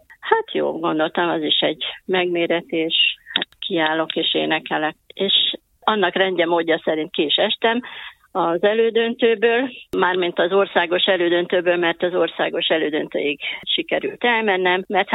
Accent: Nagykanizsa, Zala, Hungary; born there; Én Nagykanizsán, ebben a talai kis kereskedővárosban születtem.

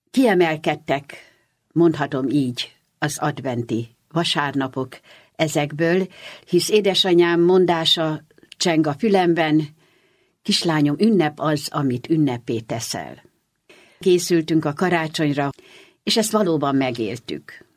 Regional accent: Budapest, Hungary; Egy egyszerű óbudai családból származom, kis másfél szobás lakás és a 7 emberke, szüleim, testvéreim, özvegy nagymamám

